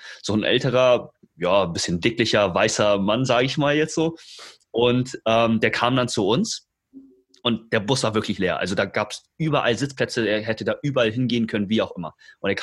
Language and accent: German; China; now in Germany; ich komme aus China, falls die Leute das noch nicht wissen